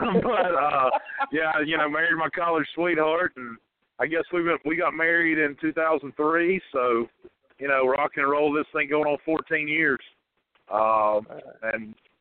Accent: Pickens, South Carolina, United States; I'm originally from Pickens, South Carolina, which is one of only two or three mountain high schools in the state of South Carolina.

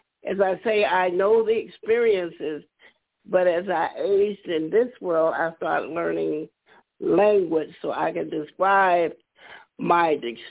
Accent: Youngstown, Ohio, United States; I grew up partially in High Park based on that immigrant experience of my father coming from the South and working at, as they opened up jobs for black men at the steel mill, and that's where he worked, Youngstown Sheet and Tube

